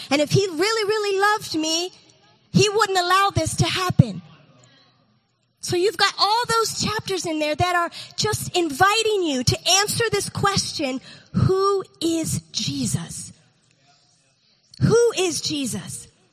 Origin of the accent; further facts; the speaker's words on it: United States; Well, first of all, I'm an American, so I was the only white person for miles.